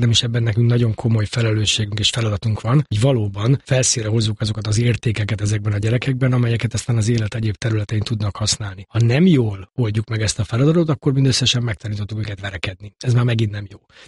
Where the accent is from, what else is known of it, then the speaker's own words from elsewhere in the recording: Budapest, Hungary; én a Pongrász telepen nőttem fel 14 éves koromig, és aztán elköltöztünk egy steril környezetbe, Rákoskeresztúrra